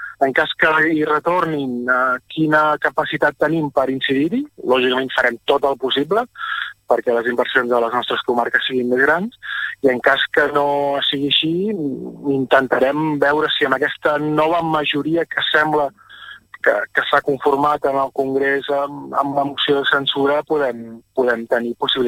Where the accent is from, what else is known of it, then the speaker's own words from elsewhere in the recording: Torroella de Montgrí, Catalonia, Spain; una persona com jo, que soc de Torroella i l'Estartit, que tenim les medes